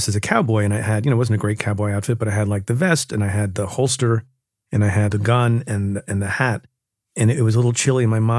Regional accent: New Jersey, United States; I grew up in Jersey.

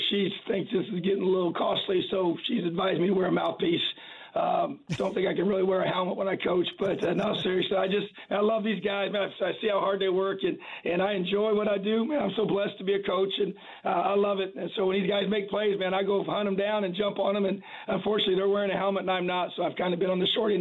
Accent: Indiana, United States; I'm born and raised in Indiana, high school coach in the state for many years

